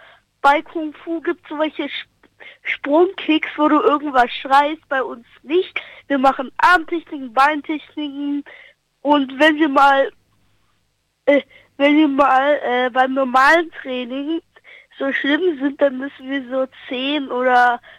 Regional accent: Vienna, Austria; Ich komme aus Wien und bin 9,5 Jahre alt.

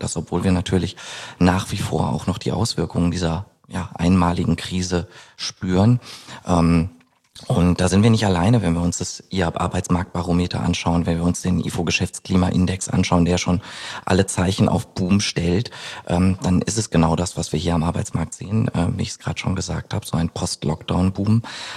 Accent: North Rhine-Westphalia, Germany; Ich bin 33 Jahre alt, gebürtiger Ostwestfale

